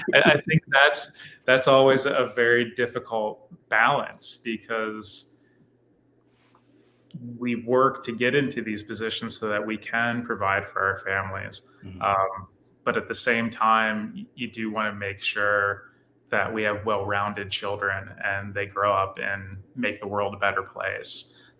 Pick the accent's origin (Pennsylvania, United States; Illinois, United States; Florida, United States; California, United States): Florida, United States; Still haven't made that trip, and I grew up in Florida.